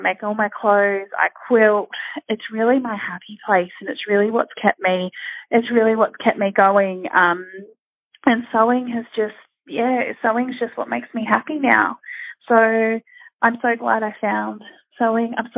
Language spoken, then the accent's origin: English; Sydney, New South Wales, Australia; I'm from Sydney, Australia